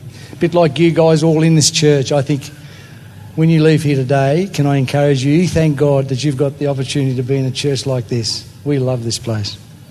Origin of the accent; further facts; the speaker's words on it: Tasmania, Australia; now in Devonport, Australia; because we come from Tasmania. That's that warm place down south, and Lynn and I live in Devonport where the ship comes in, actually